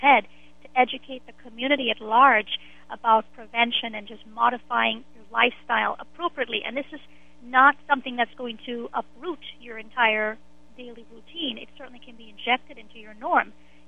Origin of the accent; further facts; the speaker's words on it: Trinidad & Tobago; You know, I'm from Trinidad. We had absolutely everything fresh. We picked our fruits from our backyard.